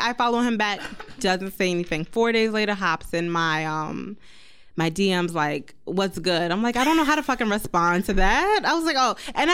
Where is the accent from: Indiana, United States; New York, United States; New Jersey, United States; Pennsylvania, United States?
New York, United States; Queens; also born or lived in Bronx; I was born in the Bronx, but I lived in Queens my whole life.